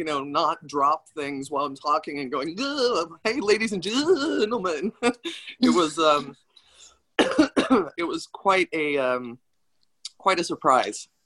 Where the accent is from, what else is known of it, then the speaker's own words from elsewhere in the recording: Las Vegas, Nevada, United States; oh, sorry, I'm from Vegas. This may take a minute.